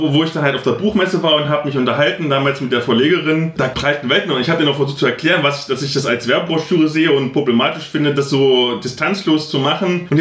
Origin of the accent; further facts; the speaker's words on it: Halle, Saxony-Anhalt, Germany; wo ich herkomme, in Halle aus dem Ghetto